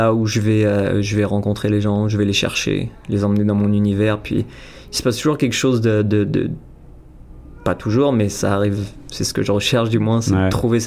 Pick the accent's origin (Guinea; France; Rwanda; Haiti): France; born there; Même si je suis né en France